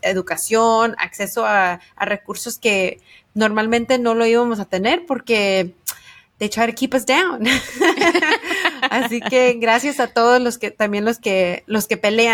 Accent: Los Angeles, California, United States; nosotros somos de Los Ángeles, yo nací en Los Ángeles

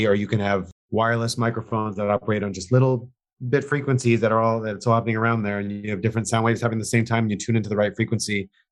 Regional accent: New York, United States; I've got to admit, I'm from New York, and I found the overdone New York accents a little bit distracting.

